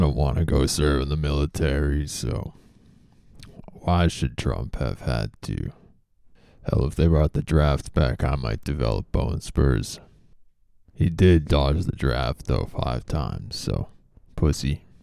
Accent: United States; I love being American.

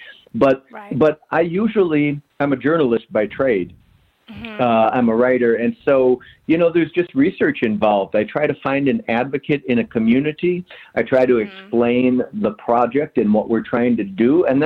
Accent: Minnesota, United States; because I'm from Minnesota and that's how we talk.

